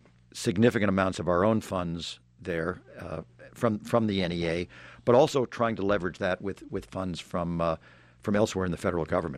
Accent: St. Louis, Missouri, United States; I'm a Midwesterner from St. Louis, which is about 3 hours away.

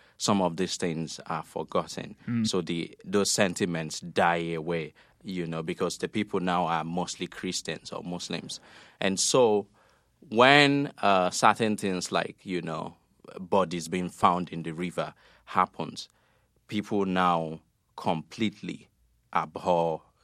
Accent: Nigeria; moved away as an adult; the germ of the idea came to me when I was living away from Nigeria.

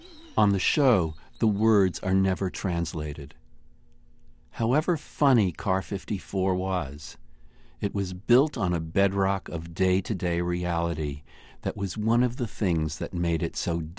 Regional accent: New York City, New York, United States; I grew up in New York City, but I didn't watch Car 54, Where Are You?

